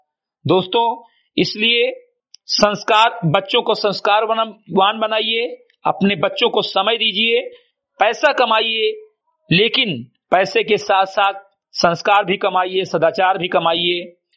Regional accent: Garhai, Uttar Pradesh, India; ग्राम सभा समिति गढ़ई विकासखंड मेनपुरा जनपद बहराइच का मूल निवासी हूं

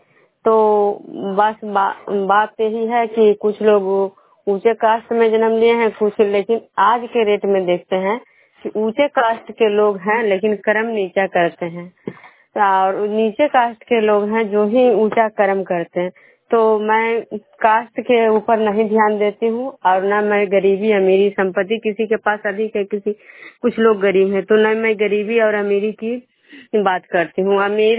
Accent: Vishnupur, Bihar, India; मैं विष्णुपुर ग्राम खुजरा पंचायत नालंदा जिला नगर नवसा प्रखंड की निवासी हूँ।

